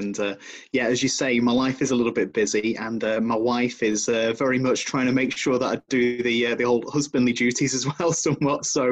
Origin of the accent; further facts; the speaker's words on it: Blackpool, North West England, United Kingdom; born there; Well, I was born in a town called Blackpool, which is on the northwest coast of England.